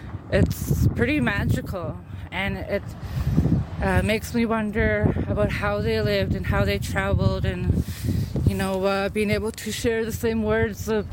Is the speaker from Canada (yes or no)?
yes; Fort McPherson, Northwest Territories, Canada; I'm Tetlet Gwichin, Mainan people of the headwaters. I was raised in Fort McPherson, Northwest Territories, but I reside here on the Tahn and Kualantan traditional territory.